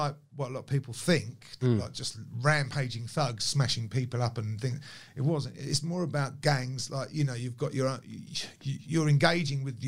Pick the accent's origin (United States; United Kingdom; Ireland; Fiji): United Kingdom; Watford, East of England; born or raised there